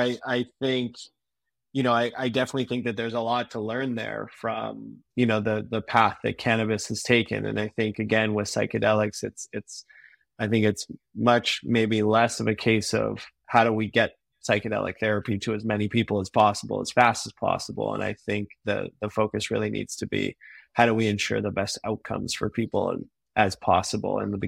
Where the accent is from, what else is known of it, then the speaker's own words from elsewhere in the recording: Canada; especially I'm from Canada.